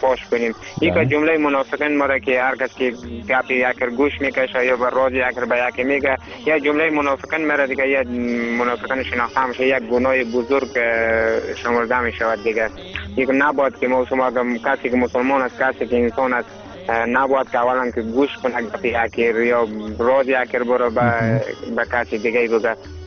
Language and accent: Persian; Afghanistan; ما شما همه ما شما افغانیم و چی پشتو باشیم چی ازبک باشیم چی تاجیک باشیم